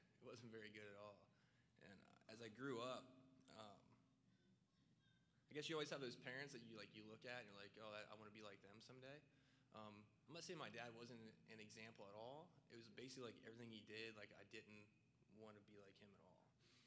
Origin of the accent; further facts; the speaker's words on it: Canton, Ohio, United States; born there; I was born in Canton, Ohio in 1982.